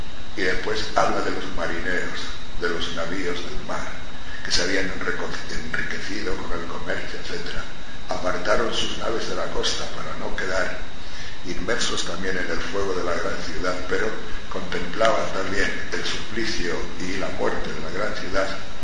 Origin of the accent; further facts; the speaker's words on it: Madrid, Community of Madrid, Spain; Digo, de Madrid, vengo de Madrid.